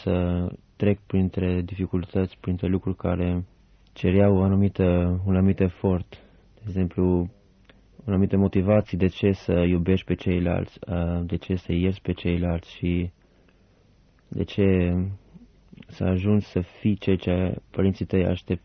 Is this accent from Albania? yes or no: yes; Albania; now in Romania; Eu sunt din Albania, dar am aproximativ o treime din viața mea petrecută aici în România și aș putea spune că o treime sunt român